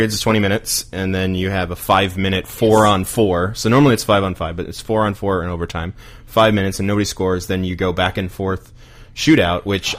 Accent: Cleveland, Ohio, United States; So spending summers in Canada and growing up in Cleveland, even though Cleveland didn't have a pro hockey team, you still had that love for hockey.

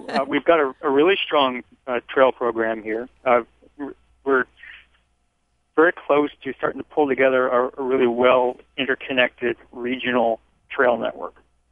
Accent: Euclid, Ohio, United States; now in Orlando, United States; exploring my world, which was Northeast Ohio, as I mentioned to you just before we went on, that I grew up in Euclid.

